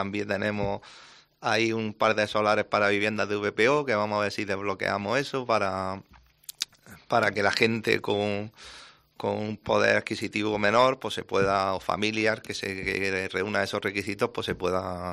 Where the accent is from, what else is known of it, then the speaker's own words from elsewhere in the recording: Torrenueva Costa, Andalusia, Spain; ese cambio tan importante para mi pueblo, para el pueblo de Torrenueva Acosta.